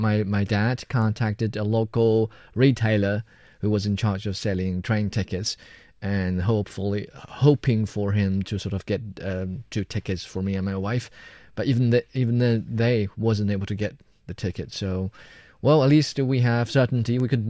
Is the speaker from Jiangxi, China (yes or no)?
yes; Jiangxi, China; now in Beijing, China; I had a little struggle getting the ticket back from my hometown in Jiangxi province to Beijing.